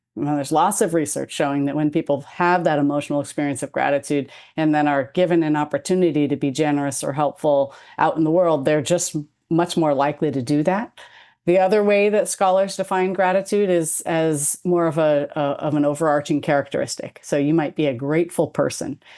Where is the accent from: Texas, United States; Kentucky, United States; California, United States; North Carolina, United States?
California, United States; Berkeley; I'm kind of a townie for Berkeley. I grew up in Berkeley.